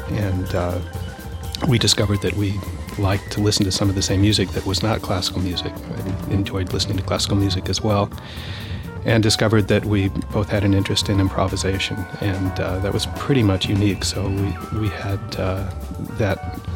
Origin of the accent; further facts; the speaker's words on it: Los Angeles, California, United States; Nels and Alex and I grew up in Los Angeles